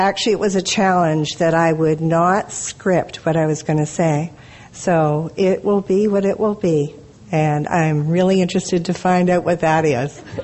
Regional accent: Vancouver, British Columbia, Canada; I am from Vancouver, Canada.

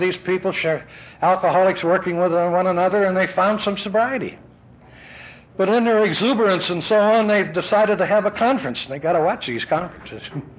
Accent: Missouri, United States; also born or lived in Tennessee; I was raised in a little town over in Missouri. I'm not all bad. I was born in Tennessee. And this was a little German community.

